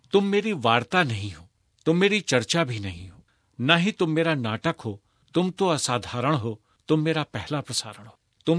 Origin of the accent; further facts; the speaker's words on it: Lucknow, Uttar Pradesh, India; क्योंकि मैं लखनऊ में पैदा हुआ हूँ, बड़ा हुआ हूँ, तो खड़ी बोली का उच्चारण और हिंदुस्तानी बोलने का एक जो तरीका वहाँ था